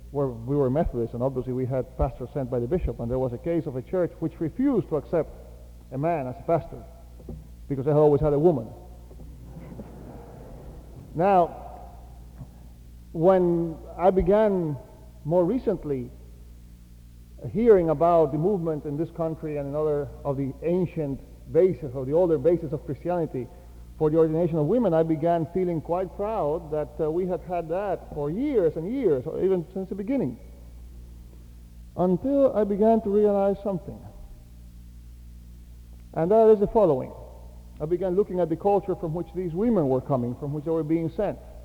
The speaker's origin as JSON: {"language": "English", "country": "Cuba", "tie": "born or raised there", "said": "I grew up in Cuba, and I was used to seeing almost half of the missionaries who had pastorates were women."}